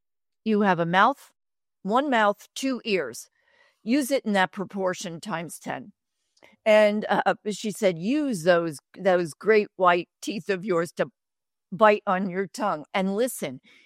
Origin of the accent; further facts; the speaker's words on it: New Jersey, United States; in where I grew up in New Jersey, you took a casserole to something.